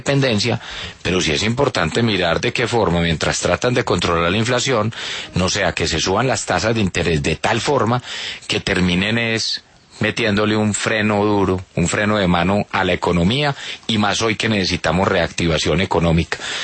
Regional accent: Colombia; yo soy un colombiano común y corriente

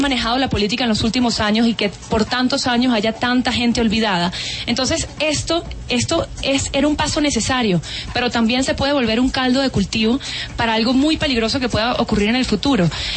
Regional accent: Venezuela; como venezolana, entiendo también a muchas personas

